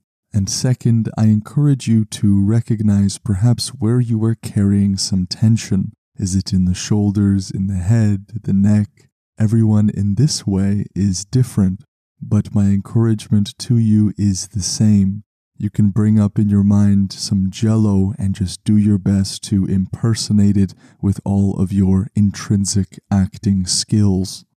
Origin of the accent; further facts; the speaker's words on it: Canada; For me, as a Canadian who is not used to these sort of soundscapes